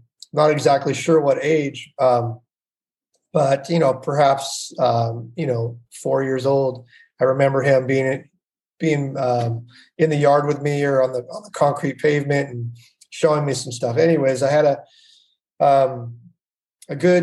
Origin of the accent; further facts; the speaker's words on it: Seattle, Washington, United States; So I grew up in Seattle, Washington, up in the Northwest.